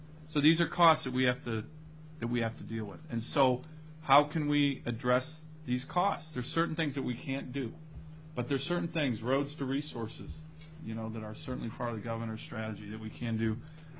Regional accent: Ohio, United States; I'm originally from Ohio. It's starting to boom in Ohio, and I'm like, damn, I didn't even know we had oil in Ohio.

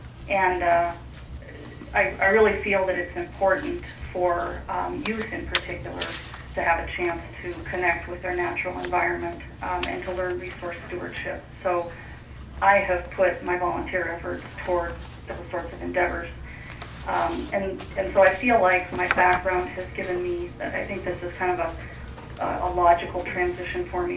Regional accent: Fairbanks, Alaska, United States; I was born and raised in Fairbanks.

